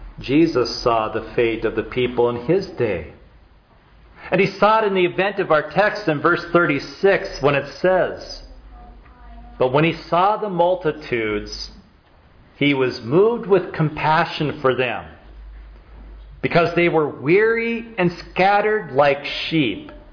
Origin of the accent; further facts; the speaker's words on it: Spokane, Washington, United States; when I grew up near Spokane, Washington, there was the South Hill where you could look across the whole city.